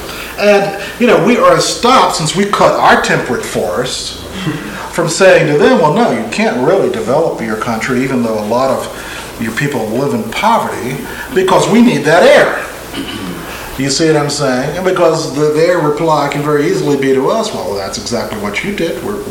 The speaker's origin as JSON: {"language": "English", "town": "Newark", "region": "New Jersey", "country": "United States", "said": "I'm from Newark, New Jersey, and Newark has one of the best, particularly colonial, pre-colonial libraries."}